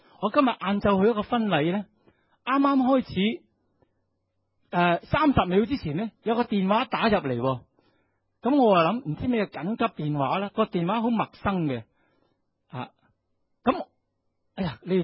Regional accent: Hong Kong; 今天我们香港人要找一个住的空间很艰难

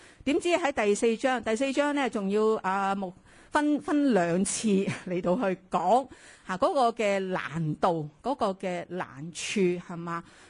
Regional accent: Hong Kong; 即是我哋香港人叫插水式

